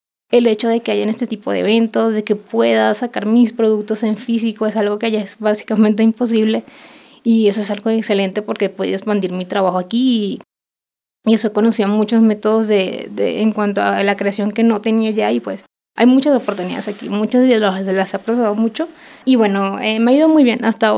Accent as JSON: {"language": "Spanish", "country": "Venezuela", "moved": "yes", "said": "soy migrante y soy de Venezuela"}